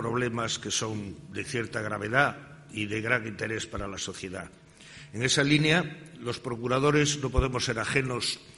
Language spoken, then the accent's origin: Spanish; La Estrada, Galicia, Spain; En Galicia, en mi tierra, y aprovecho para decir que estoy aquí fenomenal, muy a gusto, al lado de mi patria chica, que es La Estrada